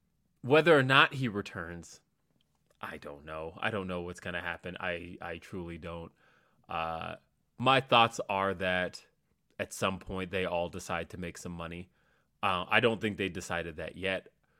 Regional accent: Chicago, Illinois, United States; I will say I love my hometown wrestling crowd. Chicago is truly something else.

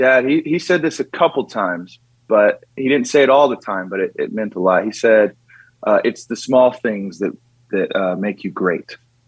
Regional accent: McDonough, Georgia, United States; now in Mansfield, United States; where I live currently is Mansfield, with my wife and two dogs and baby on the way. But I grew up in McDonough as a child.

